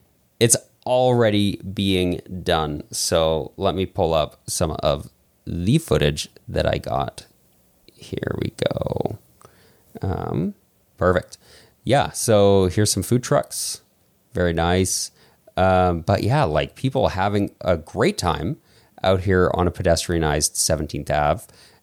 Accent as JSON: {"language": "English", "town": "Calgary", "region": "Alberta", "country": "Canada", "tie": "born or raised there", "said": "I grew up in Mackenzietown, and I just really, I've been waiting my whole life for this."}